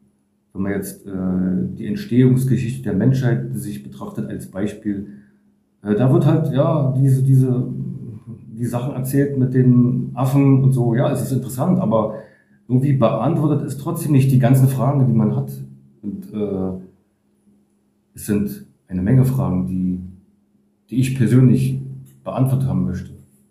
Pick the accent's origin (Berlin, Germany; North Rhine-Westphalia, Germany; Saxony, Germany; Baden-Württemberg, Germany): Berlin, Germany; als Berliner